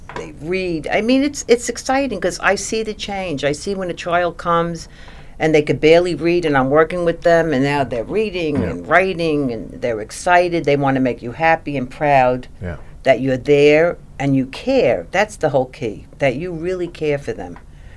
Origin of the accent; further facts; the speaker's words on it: Brooklyn, New York, United States; Brooklyn, New York.